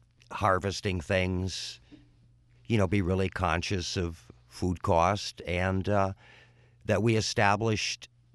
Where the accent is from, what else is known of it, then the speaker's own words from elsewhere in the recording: Wisconsin, United States; Yeah, originally I'm from Door County up in northern Wisconsin, and grew up on a farm